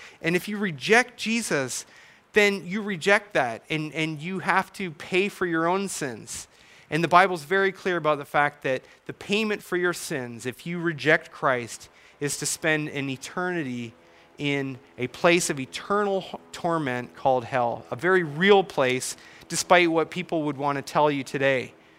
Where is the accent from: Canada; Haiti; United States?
Canada; growing up in Canada, we idolized hockey stars